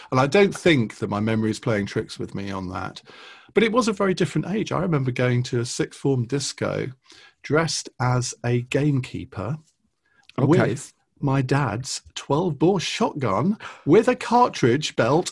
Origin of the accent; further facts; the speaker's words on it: Saffron Walden, East of England, United Kingdom; Saffron Walden, which is where I grew up in Essex.